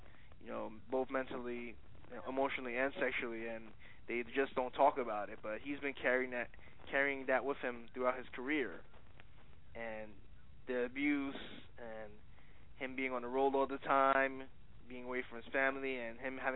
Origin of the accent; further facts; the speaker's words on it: Brooklyn, New York, United States; Hey, although I live in Brooklyn and I've been born and raised in Brooklyn, I'm going to be a Knicks fan because, come on.